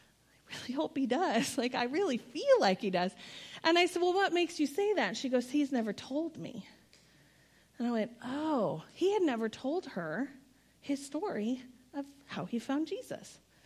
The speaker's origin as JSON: {"language": "English", "region": "Iowa", "country": "United States", "said": "I came from Iowa, okay?"}